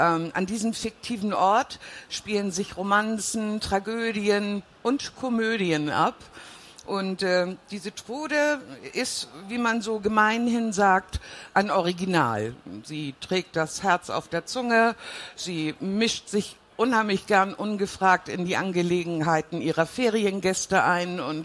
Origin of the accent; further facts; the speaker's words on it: Hamburg, Germany; born there; Ostsee ist meine zweite Heimat. Als gebürtige Hamburgerin gehört das dazu. Da fährt man eine Stunde. Da habe ich als Kind jedes Wochenende verbracht.